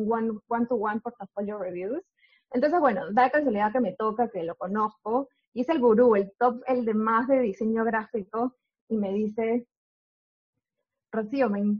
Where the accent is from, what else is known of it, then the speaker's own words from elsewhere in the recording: Peru; also born or lived in New Zealand; now in Australia; yo soy de Perú. Tengo 3 años en Australia aproximadamente, 2 en Nueva Zelanda